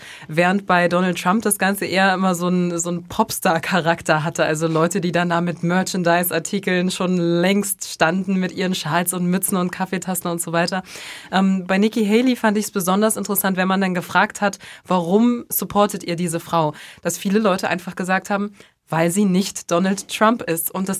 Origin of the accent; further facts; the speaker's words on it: Bremen, Germany; aber für mich als Bremerin sozusagen ist das schon so extra nach Hamburg fahren